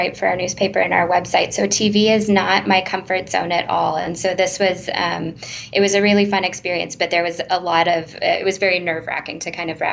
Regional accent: Lawrence, Kansas, United States; So I was born and raised in Lawrence, graduated from the University of Kansas. My first job out of school was in Kansas City.

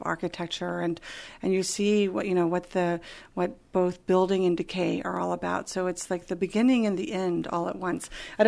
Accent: Iran; I grew up in Iran under the Shah, so it was a very different kind of life at that time.

